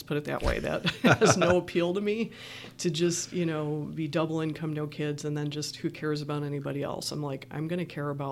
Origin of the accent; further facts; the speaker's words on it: Louisville, Kentucky, United States; born there; also born or lived in Virginia Beach / Detroit / Milwaukee / Cincinnati; I grew up kind of as a Midwestern mutt, I would say. I was born in Louisville, Kentucky. I still say Louisville, but I don't have a strong Southern accent, thankfully.